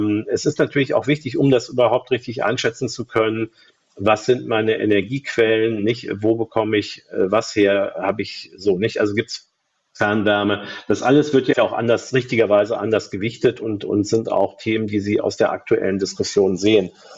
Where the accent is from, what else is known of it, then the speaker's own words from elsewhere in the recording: Rhineland, Germany; ich bin Rheinländer